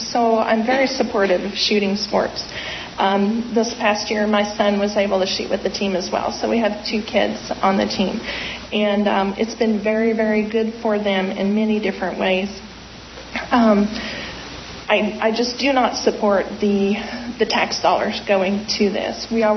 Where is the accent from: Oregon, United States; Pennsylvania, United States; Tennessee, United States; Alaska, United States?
Alaska, United States; Sutton; I'm from the Sutton community.